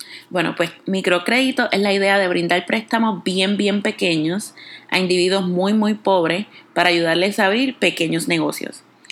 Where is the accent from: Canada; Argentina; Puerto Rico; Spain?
Puerto Rico; San Juan; soy de San Juan, Puerto Rico